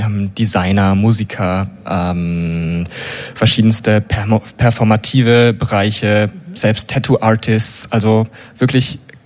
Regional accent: Germany; Ich bin aus Süddeutschland.

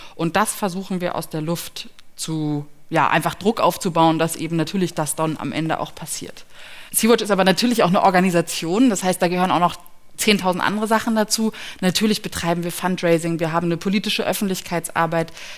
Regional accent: Lüneburg, Lower Saxony, Germany; Also ich komme aus Lüneburg, aus der schönen Stadt im Norden. Bin dort zur Schule gegangen

